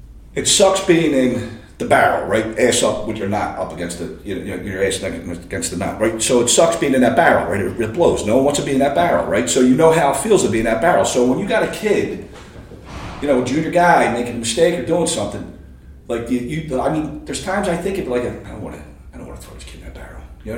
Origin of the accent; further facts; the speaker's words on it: Kensington, Pennsylvania, United States; I'm a Polack from Kensington with a GED.